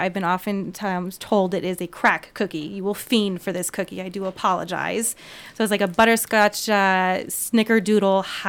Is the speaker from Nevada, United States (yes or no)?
yes; Las Vegas, Nevada, United States; The rad thing is about growing up in Vegas is that when you ditch, you could just go to the casinos, and they would never, like, check.